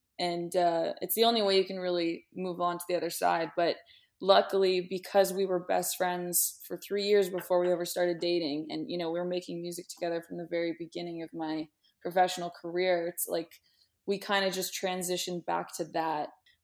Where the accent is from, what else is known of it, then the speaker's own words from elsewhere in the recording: Toronto, Ontario, Canada; because we're both from Toronto